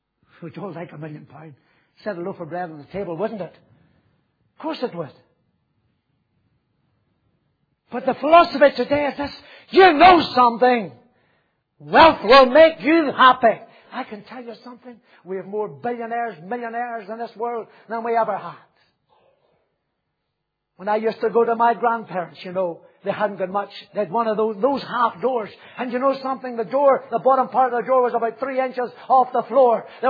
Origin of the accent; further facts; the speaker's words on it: Northern Ireland, United Kingdom; I'm from North Antrim, the county of revival.